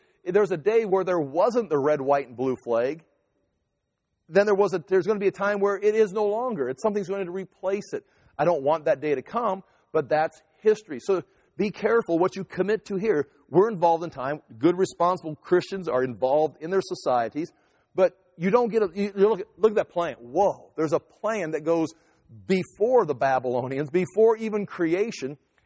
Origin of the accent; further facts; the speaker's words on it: United States; Eventually, America is on the map. I'm an American. I'm proud of America.